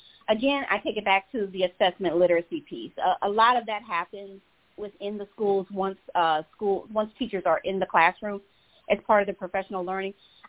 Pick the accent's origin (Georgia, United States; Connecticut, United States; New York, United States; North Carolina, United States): Georgia, United States; Atlanta; For me, I'm from Atlanta, and I had this question.